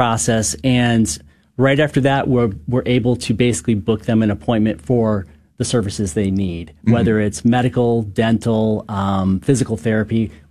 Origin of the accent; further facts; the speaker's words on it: Michigan, United States; I grew up in Michigan. I spent 17 years with a Catholic health system there called Trinity Health.